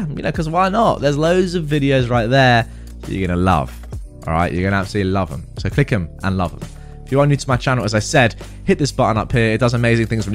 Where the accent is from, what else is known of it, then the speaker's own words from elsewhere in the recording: Germany; If you haven't guessed by now, I am from Germany and my mum lived in the GDR.